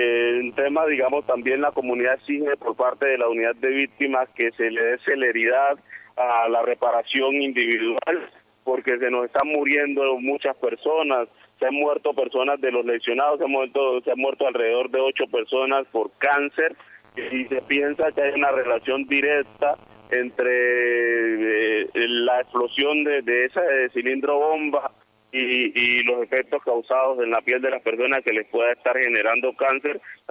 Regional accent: Bojayá, Chocó, Colombia; aquí ya no hay nada que hacer en Bojayá, porque somos una comunidad del Chocó

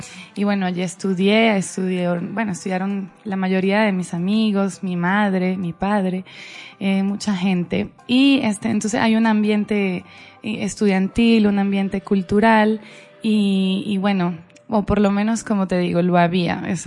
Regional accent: Mérida, Venezuela; Yo soy de Mérida, Venezuela. Es una ciudad andina como tal.

